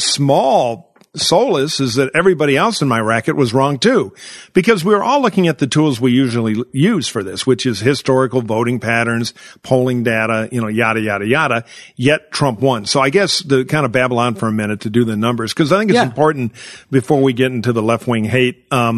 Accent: Michigan, United States; Or Michigan, my home state, which we have not won since 88.

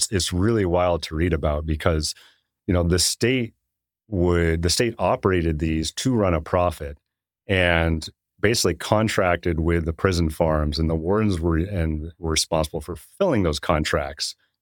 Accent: Huntsville, Texas, United States; born there; I was born in Huntsville.

